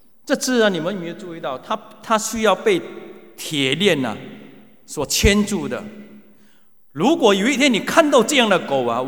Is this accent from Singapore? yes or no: yes; Singapore; 我还记得我小的时候在我家距离蛮远的地方、啊、有那些较有钱的屋子、啊、我们新加坡人称这些屋子为按摩处